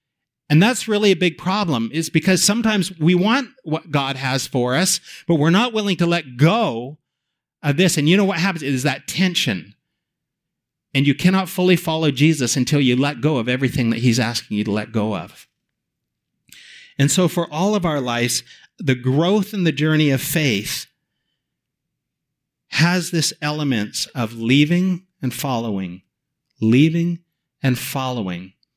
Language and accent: English; Vancouver, British Columbia, Canada; also born or lived in Calgary / Nashville; now in Toronto, Canada; I'm from Vancouver, but God asked us to move to Calgary to plant a church at the University of Calgary. Then he called us over to down to Nashville, Tennessee for 12 years. Then he called us back to Canada, up here to Toronto.